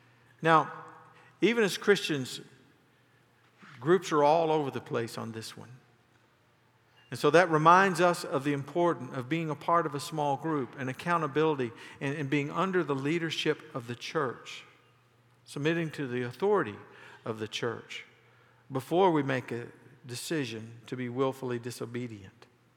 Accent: United States; Now listen to me. I'm as American as you can get. I love this country.

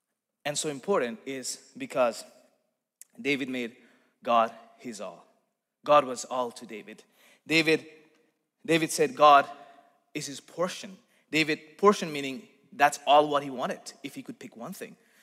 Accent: Nepal; Growing up in Nepal, I remember singing this Nepalese Christian song

